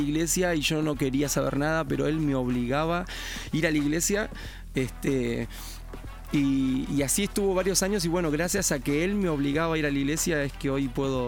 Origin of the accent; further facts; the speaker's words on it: La Plata, Buenos Aires Province, Argentina; desde chiquito, desde que crecí, nací en un barrio, en la ciudad de La Plata, soy de Buenos Aires, Argentina. Y a los alrededores de la ciudad de La Plata hay un barrio en donde crecí